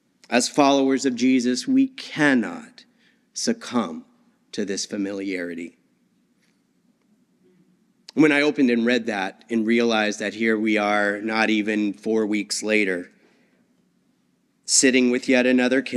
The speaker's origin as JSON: {"language": "English", "country": "United States", "said": "Who I am, not only as an American, but as a white man."}